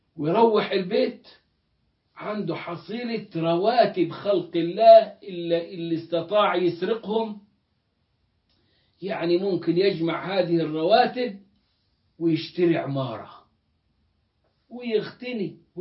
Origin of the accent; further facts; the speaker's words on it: Egypt; يقولون عندنا في مصر: وفص ملح وداب